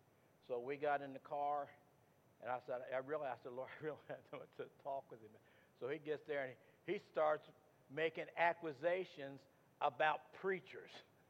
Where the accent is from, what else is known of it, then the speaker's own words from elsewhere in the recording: Indiana, United States; I used to, when I first started at the plant in Gainesville, I'm from Indiana, and I got transferred there.